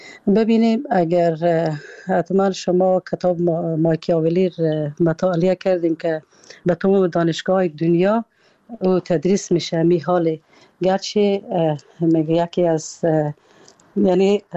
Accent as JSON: {"language": "Persian", "country": "Afghanistan", "moved": "yes", "said": "و درسته که ما شما اگر بیرون از افغانستان هستیم،"}